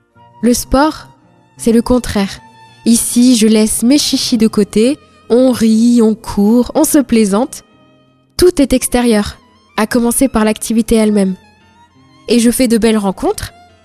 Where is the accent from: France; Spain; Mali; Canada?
France; Alors, en tant que bon français, nous avons pris la précaution de venir avec des caisses de nourriture.